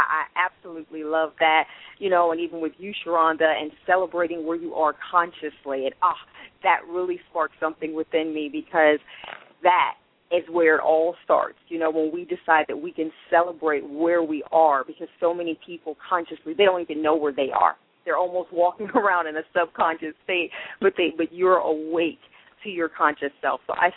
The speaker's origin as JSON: {"language": "English", "region": "Ohio", "country": "United States", "said": "even though I'm originally from Ohio, and everybody laughs at me down here, and they're like, you should be used to the cold"}